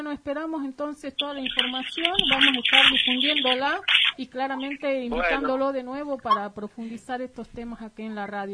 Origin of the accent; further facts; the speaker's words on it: Argentina; de posicionarnos como argentinos a nivel, digamos, yo digo global